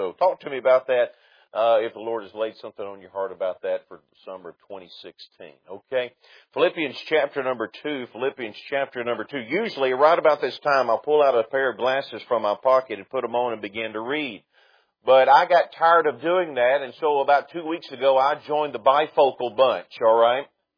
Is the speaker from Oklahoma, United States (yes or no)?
no; Alabama, United States; the church that I grew up in North Alabama